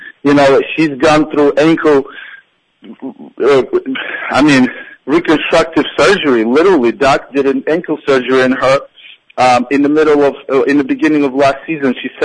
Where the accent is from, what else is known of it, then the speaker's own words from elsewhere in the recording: Brooklyn, New York, United States; Listen, I grew up playing ball in Brooklyn.